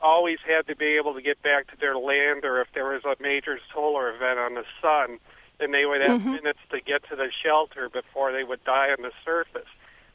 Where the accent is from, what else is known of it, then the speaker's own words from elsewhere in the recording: Ohio, United States; Actually, I'm from Ohio, but I'm on the road on business.